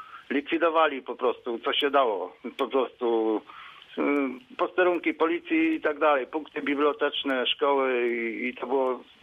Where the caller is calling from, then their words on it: Świebodzin, Lubusz Voivodeship, Poland; tutaj u nas w Świebodzinie doszło do wymiany burmistrza